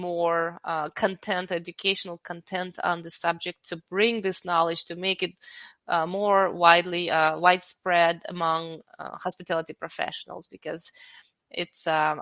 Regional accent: Belarus; moved away as an adult; now in United States; I'm an immigrant from Belarus. I came to this country 20 years ago

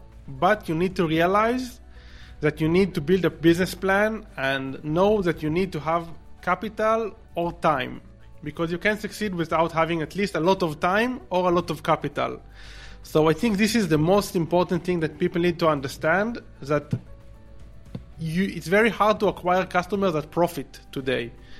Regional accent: Israel; English is a second language; So based on my accent, you probably recognize that I'm originally from Israel, although we don't live in Israel at the moment because we're digital nomads.

